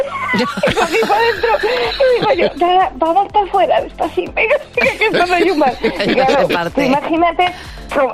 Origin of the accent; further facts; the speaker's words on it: Asturias, Spain; Mira, es que yo soy de Asturias, estaba de fiestuqui por Riva de Sella.